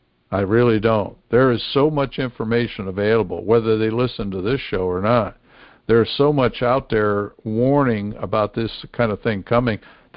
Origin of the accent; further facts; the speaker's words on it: Pennsylvania, United States; Where I grew up in the Amish country of Pennsylvania, every farmhouse had a stocked pantry.